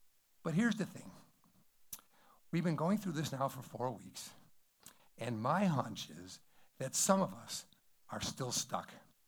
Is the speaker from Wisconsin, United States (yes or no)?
yes; Wisconsin, United States; So when I was growing up in the Wisconsin area, one of the things we loved to do was water ski.